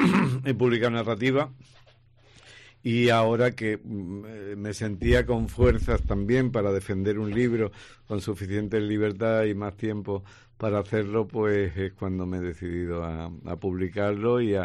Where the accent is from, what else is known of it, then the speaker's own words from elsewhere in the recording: Cádiz, Andalusia, Spain; also born or lived in Algeciras; yo suelo decir que soy de las tres provincias de Cádiz, porque nací en Algeciras, me crié en Cádiz y mi abuela era de Jerez. Así que soy un ave rara.